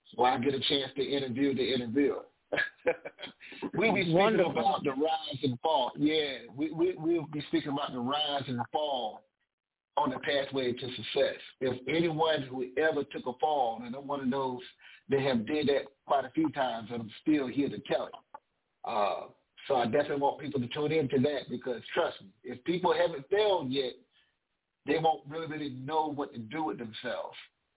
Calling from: Philadelphia, Pennsylvania, United States; I'm actually calling from Philly tonight.

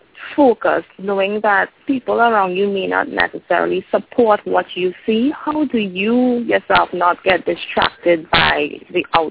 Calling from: Trinidad & Tobago; I'm calling from Trinidad.

